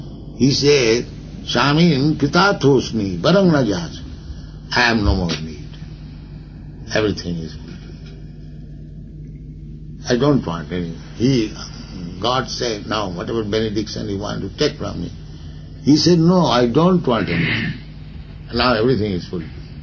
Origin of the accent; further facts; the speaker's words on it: India; especially we are Indian, it is advertised that we are, poverty stricken.